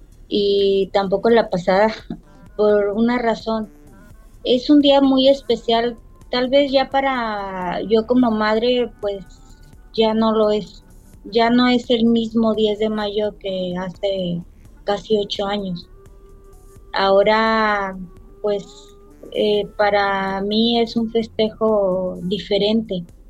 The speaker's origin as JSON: {"language": "Spanish", "region": "Baja California", "country": "Mexico", "said": "de Baja California."}